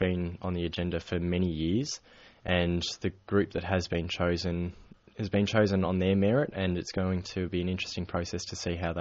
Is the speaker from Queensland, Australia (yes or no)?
no; Ballarat, Victoria, Australia; I'm born and raised in Ballarat